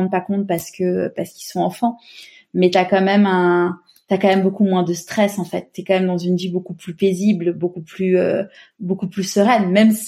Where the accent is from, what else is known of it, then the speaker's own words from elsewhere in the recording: Paris, Île-de-France, France; now in Marseille, France; moi, j'ai grandi comme toi à Paris, et mes enfants, je les ai eus à Marseille.